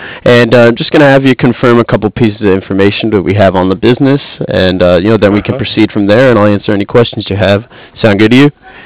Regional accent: New Jersey, United States; I'm from the East Coast back in Jersey.

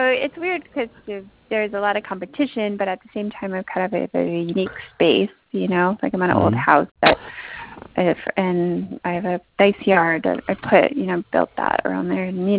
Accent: San Diego, California, United States; But I'm from, I was born and raised like there. So Mission Hills and Point Loma.

